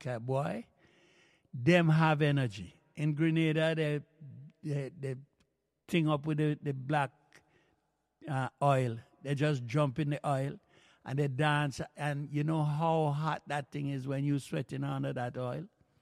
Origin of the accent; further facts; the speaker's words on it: Jamaica; Well, you come from St. Vincent, we come from Jamaica, and who you think chat more?